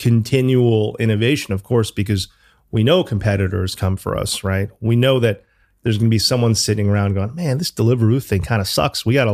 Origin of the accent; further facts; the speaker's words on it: New Haven, Connecticut, United States; So Greg and I grew up in New Haven together. We've been friends since I think we're 12.